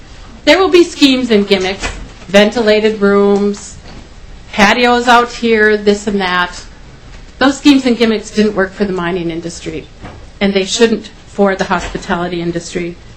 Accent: Minnesota, United States; But I'm also the granddaughter of a steelworker and born and raised on the Iron Range.

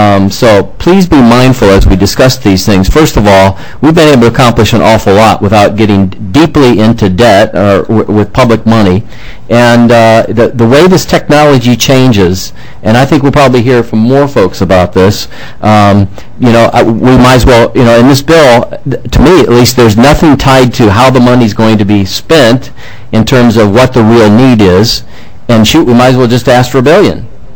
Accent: Minnesota, United States; I'm from Olmsted County.

